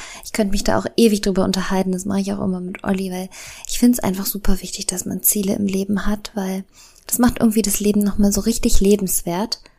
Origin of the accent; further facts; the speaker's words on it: Brandenburg, Germany; Wir kommen ja aus der Nähe von Berlin.